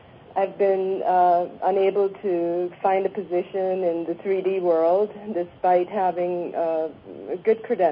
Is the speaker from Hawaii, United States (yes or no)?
no; Liberty, North Carolina, United States; No, I'm from Liberty, North Carolina.